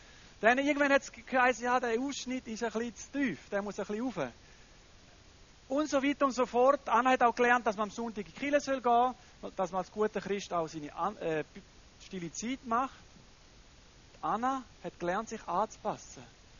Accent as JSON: {"language": "German", "country": "Panama", "tie": "born or raised there", "second_language": "German", "said": "gerade in Panama, wo ich aufgewachsen bin."}